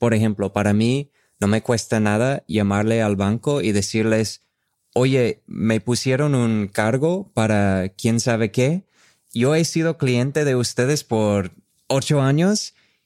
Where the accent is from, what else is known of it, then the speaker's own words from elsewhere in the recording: Rochester, United States; luego fuimos a Rochester, mi ciudad natal.